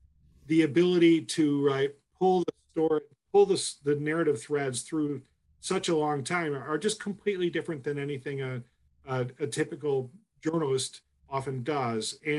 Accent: Chicago, Illinois, United States; I grew up in the Chicago area. I was born in the city.

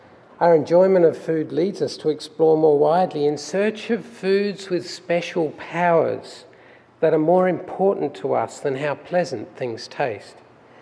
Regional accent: Australia; accent: Australian; moved away; Yesterday was the 25th anniversary of my arrival in this fine country, but my accent remains an Australian accent

